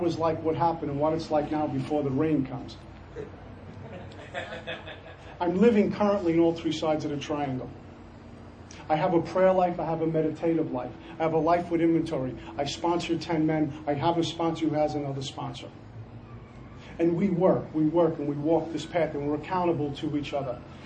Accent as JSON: {"language": "English", "town": "Brooklyn", "region": "New York", "country": "United States", "tie": "born or raised there"}